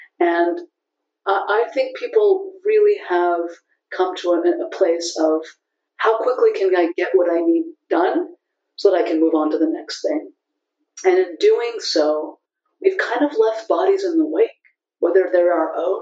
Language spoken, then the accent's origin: English; California, United States; first language en; I come from Silicon Valley.